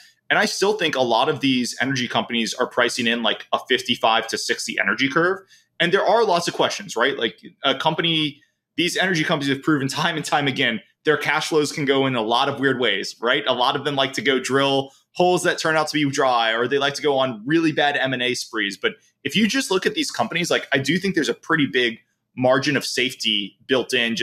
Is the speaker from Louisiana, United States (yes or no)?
yes; New Orleans, Louisiana, United States; Yeah, true, you know, I'm from New Orleans.